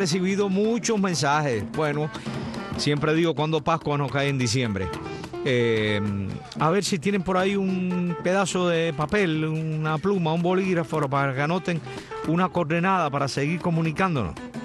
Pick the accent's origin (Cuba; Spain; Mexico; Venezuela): Cuba; nosotros los de este lado acá de América, en Cuba